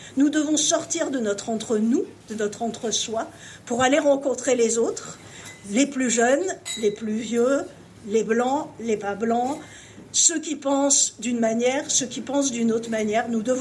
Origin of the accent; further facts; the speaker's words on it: Corsica, France; Chez moi, en Corse